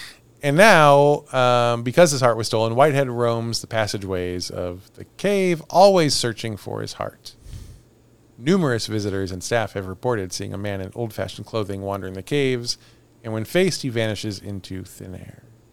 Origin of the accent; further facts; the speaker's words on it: Villa Ridge, Missouri, United States; I grew up in Villa Ridge, which is 5 miles from Catawissa.